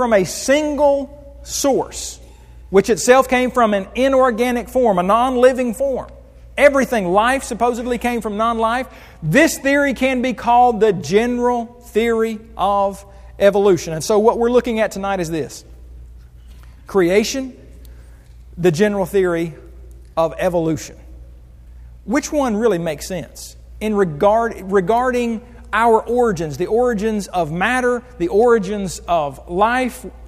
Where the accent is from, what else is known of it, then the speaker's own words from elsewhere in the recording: Muskogee, Oklahoma, United States; Where did my hometown of Muskogee, Oklahoma come from?